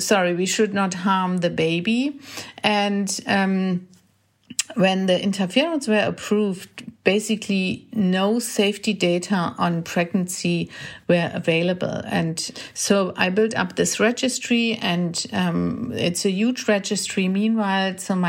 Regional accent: Germany; I'm a neurologist from Germany and an MS specialist.

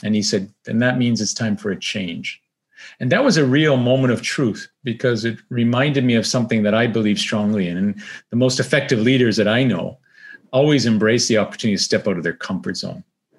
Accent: Windsor, Ontario, Canada; So I'm originally from Canada, from Windsor, Ontario, right on the border across from Michigan, Detroit. And, you know, growing up in Windsor, I was into the martial arts

